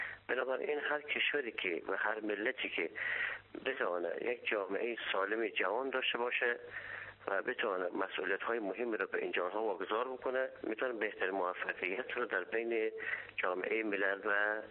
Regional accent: Afghanistan; من به عنوان یک افغانی

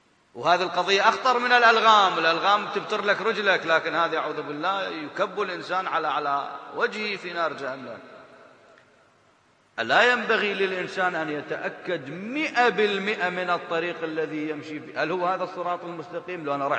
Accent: Iraq; عندنا بالعراق

